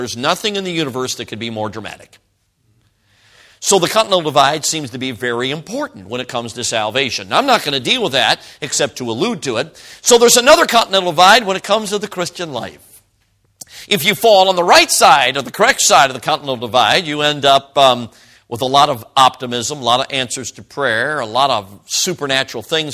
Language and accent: English; Chicago, Illinois, United States; accent: Chicago; also born or lived in South Carolina; I grew up in Chicago, and so I got a little bit of Chicago. I can say use guys and all that kind of stuff.